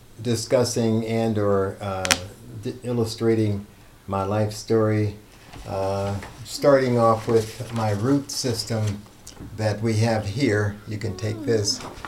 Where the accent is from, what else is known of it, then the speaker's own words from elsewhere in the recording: Chicago, Illinois, United States; My parents, being from Jamaica, I never really knew the difference until I was growing up in Chicago and found myself, along with my siblings, mocked all the time because of our mannerism and or perhaps the way we enunciated.